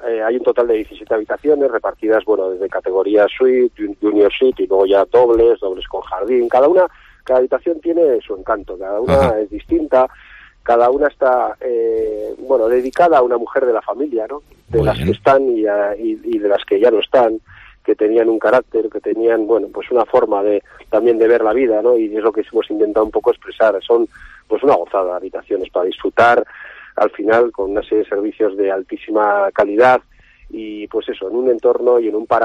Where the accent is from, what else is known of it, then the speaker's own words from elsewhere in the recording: San Sebastián, Basque Country, Spain; porque nosotros somos originales de San Sebastián